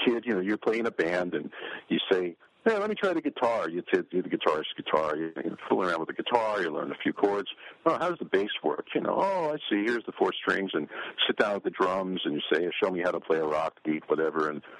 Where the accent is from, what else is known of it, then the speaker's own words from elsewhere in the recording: New York, United States; I grew up in New York City